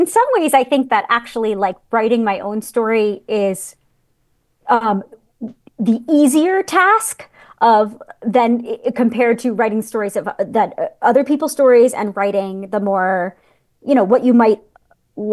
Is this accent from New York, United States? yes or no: yes; New York City, New York, United States; but in my 20s, I'm from New York City. I lived in New York City